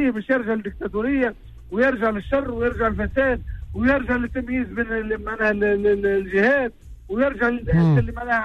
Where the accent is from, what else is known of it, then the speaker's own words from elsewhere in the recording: Tunisia; لأن نحن أولاد تونس